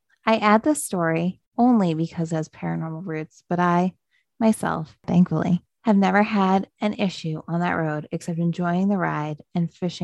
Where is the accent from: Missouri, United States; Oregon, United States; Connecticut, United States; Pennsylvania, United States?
Connecticut, United States; For years growing up in Connecticut, I lived and drove down a road named Hell Hollow Road.